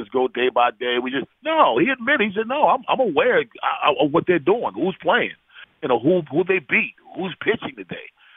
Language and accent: English; Baltimore, Maryland, United States; I was born and raised in Baltimore. I don't remember life without the Orioles.